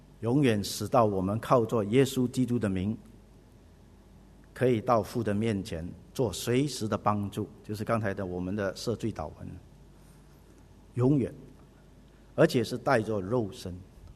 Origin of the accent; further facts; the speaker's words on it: Fujian, China; accent: Fujianese; 我们福建话说轻跳跳